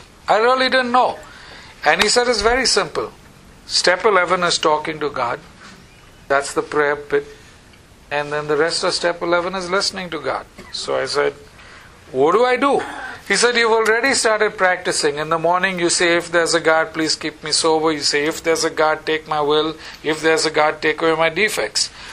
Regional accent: India; just because I'm from India

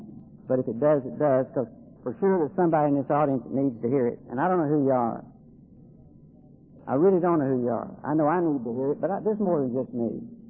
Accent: Kentucky, United States; I'm a redneck from West Kentucky, and I sure do sound a lot like y'all

